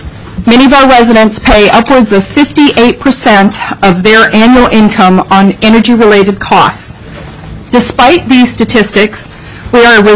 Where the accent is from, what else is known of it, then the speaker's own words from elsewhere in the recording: Bethel, Alaska, United States; also born or lived in Aleknagik; I am Yupik Eskimo, originally from Aleknik, and I grew up in Bethel.